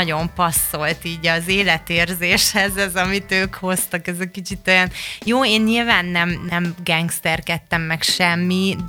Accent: Budapest, Hungary; a kelenföldi Bikás Park, és ez a híres környék, amiről most már metró megálló is lett időközben, és hát én ott nőttem fel

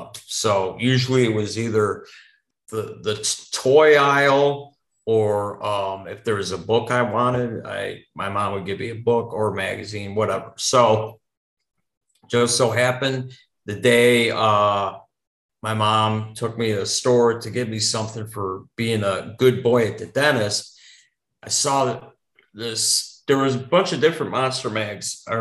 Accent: Chicago, Illinois, United States; also born or lived in Wisconsin; most people that I know from the burbs and growing up in Chicagoland, you'd have maybe preps and jocks and burnouts, but like in Wisconsin, central Wisconsin, it was like the burnouts, preps, jocks.

